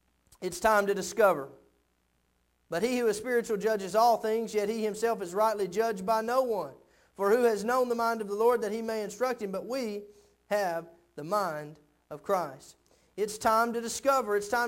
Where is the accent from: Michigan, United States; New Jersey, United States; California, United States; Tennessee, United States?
Tennessee, United States; He's African American, I'm white. He's from Georgia, I'm from Tennessee.